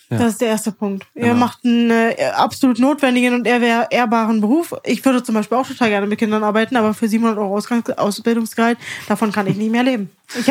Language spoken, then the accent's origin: German; Brandenburg, Germany; Weil ich bin ja Brandenburger.